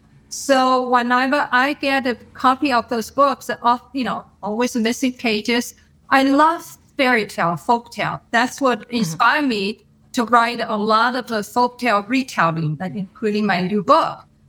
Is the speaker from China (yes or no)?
yes; China; Growing up in China during the Cultural Revolution, food was rationed.